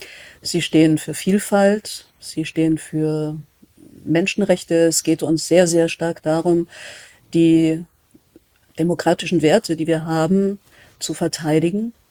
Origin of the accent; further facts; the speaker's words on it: Rosenheim, Bavaria, Germany; Ich bin ja den größten Teil meiner Kindheit in Rosenheim aufgewachsen, bis zum Abitur habe ich hier gelebt und bin jetzt wieder eine neue Rosenheimerin und fühle mich gerade sauwohl hier.